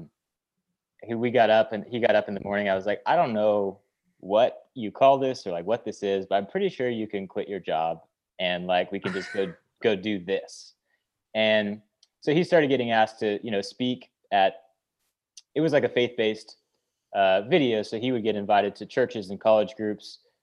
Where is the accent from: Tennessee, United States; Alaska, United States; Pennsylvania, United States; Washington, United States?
Washington, United States; Tacoma; South of Seattle, Tacoma, Washington.